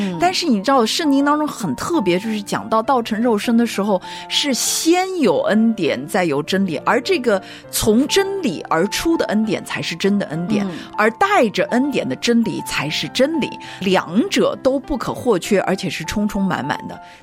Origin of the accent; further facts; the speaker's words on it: China; 通常我们中国人就是说，哎呀，辛苦了，谢谢你，谢谢你